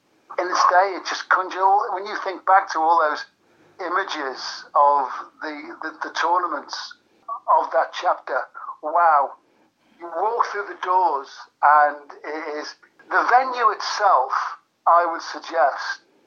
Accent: North West England, United Kingdom; I'm from the Wirral.

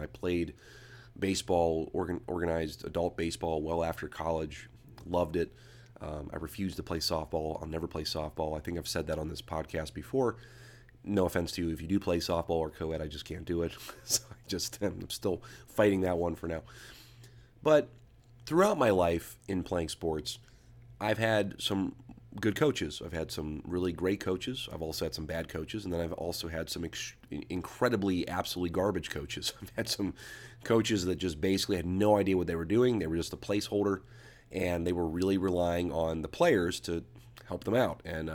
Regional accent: United States; You know, I'm an American.

